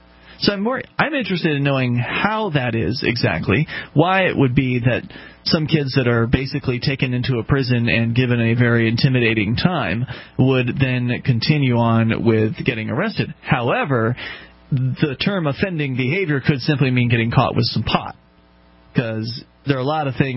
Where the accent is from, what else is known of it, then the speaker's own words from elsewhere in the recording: Sarasota, Florida, United States; I'm originally from Sarasota, Florida